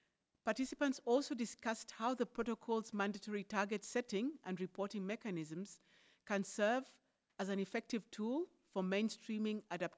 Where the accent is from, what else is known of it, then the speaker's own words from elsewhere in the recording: Switzerland; I'm from Switzerland